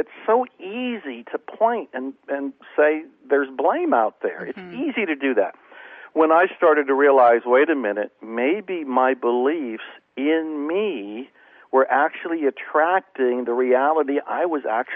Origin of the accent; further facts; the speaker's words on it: Ohio, United States; also born or lived in Dallas; I lived in the public library in Dallas, I mean, literally, because I was born and raised in Ohio. I wasn't used to the scorching heat that Texas can have.